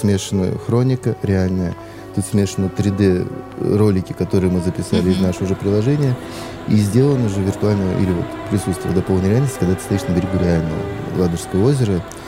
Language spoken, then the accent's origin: Russian; Saint Petersburg, Russia; Мы с вами петербуржцы, мы россияне